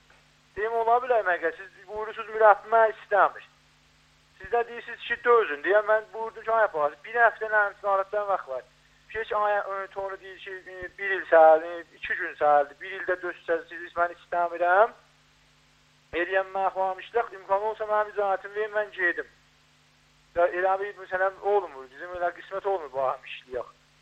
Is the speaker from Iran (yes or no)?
yes; Tabriz, East Azerbaijan, Iran; vaqiyyət bizdə Təbrizdə böyümüşük